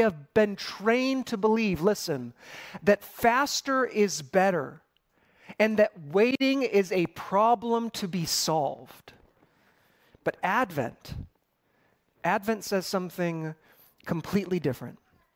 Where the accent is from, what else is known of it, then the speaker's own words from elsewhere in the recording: Midwest, United States; as someone born and bred in the Midwest